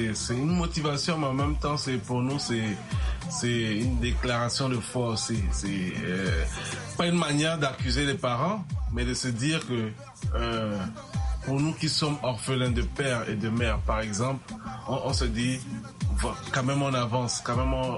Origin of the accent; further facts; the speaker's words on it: Togo; born or raised there